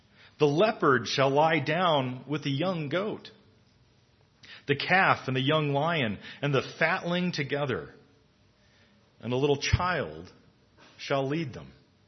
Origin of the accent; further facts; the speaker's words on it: Texas, United States; I grew up in Texas, and I have a very healthy respect for snakes.